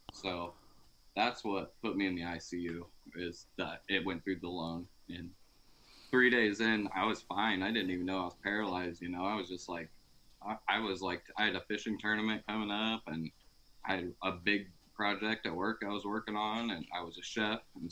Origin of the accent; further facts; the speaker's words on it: Iowa, United States; I'm from Iowa.